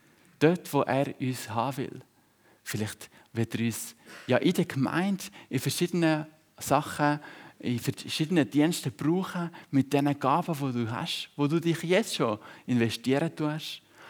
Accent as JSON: {"language": "German", "country": "Switzerland", "said": "obwohl wir bei uns in der Schweiz ja genug Nahrung haben an Brot"}